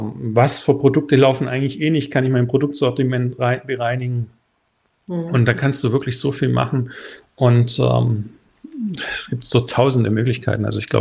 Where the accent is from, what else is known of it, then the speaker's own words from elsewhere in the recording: Baden-Württemberg, Germany; wir kommen aus dem Schwäbischen, du weißt es, das machen wir schon immer so